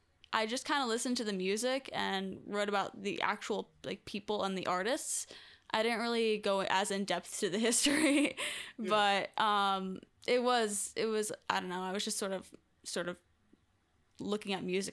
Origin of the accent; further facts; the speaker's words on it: Chicago, Illinois, United States; growing up in Chicago, it was cold and I would still go out and I would listen to music